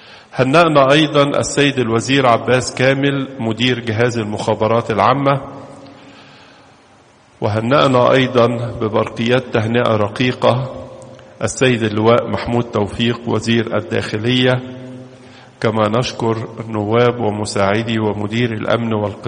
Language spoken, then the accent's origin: Arabic; Egypt; ومن بينها بلادنا مصر